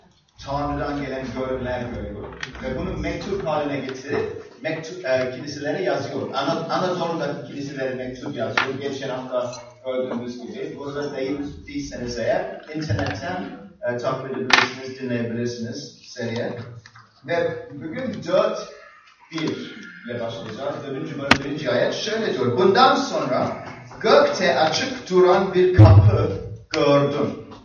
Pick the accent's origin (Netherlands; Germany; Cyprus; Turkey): Cyprus; moved away; Ben, biliyorsunuz, Güney Kıbrıs'ta doğdum, büyüdüm, yetiştirdim.